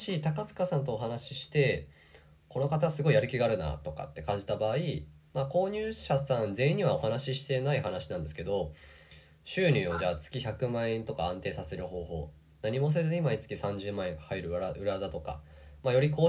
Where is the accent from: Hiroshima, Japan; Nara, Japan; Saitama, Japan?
Hiroshima, Japan; also born or lived in Okayama; もともと僕、広島県出身で、まあ、大学の時に5年ぐらい岡山にいて、